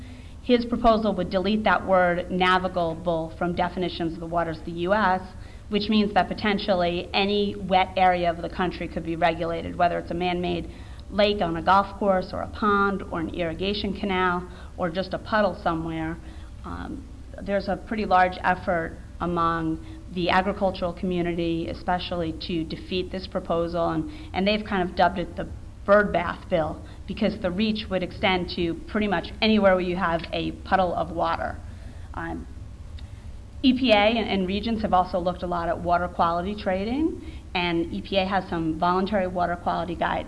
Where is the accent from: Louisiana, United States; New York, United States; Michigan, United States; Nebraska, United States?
New York, United States; where I grew up in Long Island, New York.